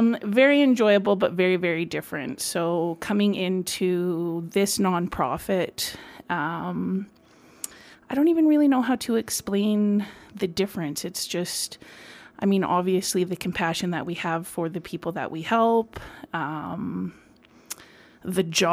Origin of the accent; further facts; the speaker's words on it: Prince George, British Columbia, Canada; now in Okanagan, Canada; So I grew up in Prince George. I moved away about 16 years ago now to the sunny Okanagan